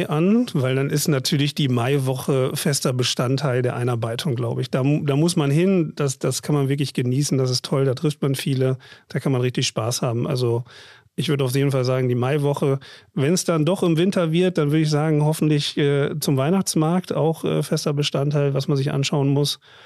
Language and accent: German; Osnabrück, Lower Saxony, Germany; Also so bin ich groß geworden in Osnabrück.